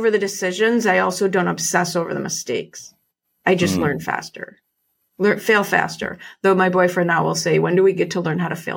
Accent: Chicago, Illinois, United States; I grew up in Chicago. My dad was a cop.

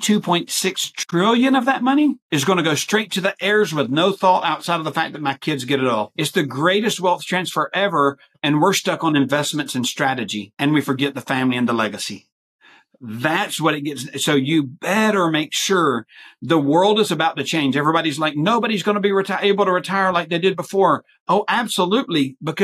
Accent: Peru; because I'm from Peru, South America.

